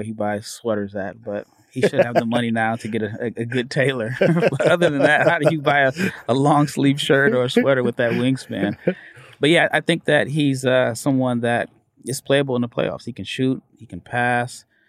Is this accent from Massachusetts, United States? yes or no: no; Omaha, Nebraska, United States; You know, I'm from Omaha, born and raised, and, you know, Creighton fans are still a little bit bitter of him leaving.